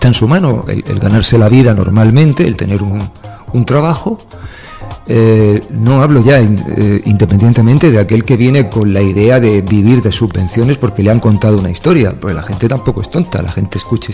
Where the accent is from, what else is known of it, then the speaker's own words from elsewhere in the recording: Spain; Y los dueños de la casa somos los españoles